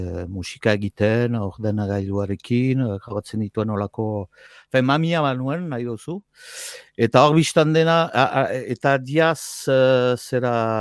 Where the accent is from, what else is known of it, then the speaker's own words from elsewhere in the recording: Ciboure, Nouvelle-Aquitaine, France; now in Itxassou, France; Ziburutaga bai naiz, eta ni handitu naiz sortzez ziburutaga, itxasuan bizi naiz, eta itxasuaga senditzen naiz